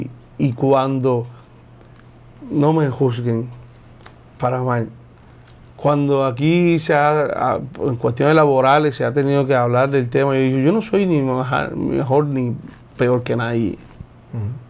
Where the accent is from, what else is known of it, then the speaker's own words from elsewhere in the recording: Cuba; now in Mexico; la parte de la cubanía que hay en mí, no la puedo borrar, yo soy de allí. Que vivo aquí y me siento identificado con México y agradecido sobre todo, pero bueno, soy cubano.